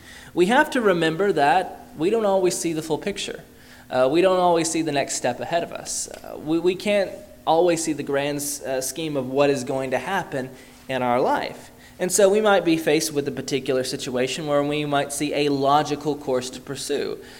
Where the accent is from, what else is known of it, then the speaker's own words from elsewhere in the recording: Athens, Alabama, United States; I grew up in Athens, Alabama, and the roads are quite literally straightforward.